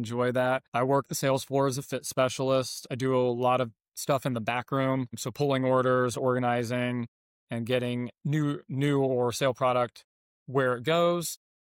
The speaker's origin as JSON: {"language": "English", "town": "Dayton", "region": "Ohio", "country": "United States", "tie": "born or raised there", "moved": "yes", "lives_now": "Michigan, United States", "said": "So I'm originally from Dayton, Ohio. Despite the fact I've lived in Michigan for 22 years now"}